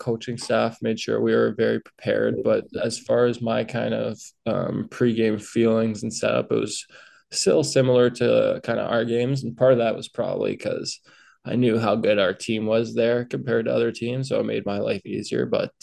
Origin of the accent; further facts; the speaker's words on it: Ottawa, Ontario, Canada; I'm from Ottawa, Ontario.